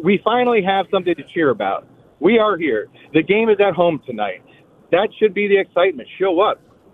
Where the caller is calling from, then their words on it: Florida, United States; You know, I'm from Florida. I'm trying to become a Lions fan, Tigers fan.